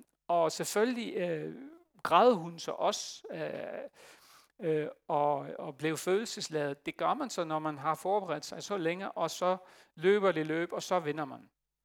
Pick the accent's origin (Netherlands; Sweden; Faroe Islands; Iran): Netherlands; Danish is a second language; jeg er hollænder